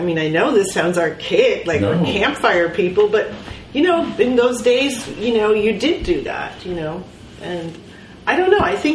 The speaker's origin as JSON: {"language": "English", "town": "Woodside", "region": "California", "country": "United States", "tie": "born or raised there", "said": "I grew up Woodside near Palo Alto."}